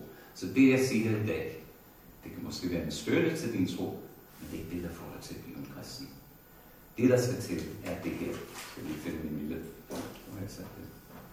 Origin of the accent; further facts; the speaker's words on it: Sri Lanka; Jeg voksede op på Sri Lanka og spillede cricket med muslimer, buddhister og hinduer.